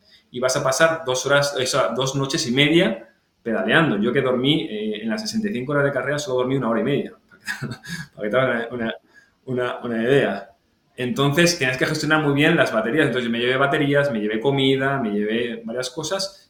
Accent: La Rioja, Spain; Entonces, yo que vengo de La Rioja, bosque, naturaleza y demás, siempre lo echo de menos.

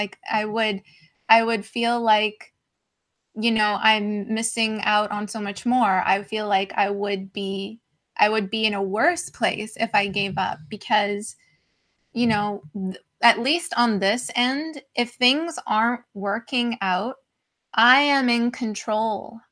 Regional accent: Johannesburg, Gauteng, South Africa; born there; I was born in Joburg

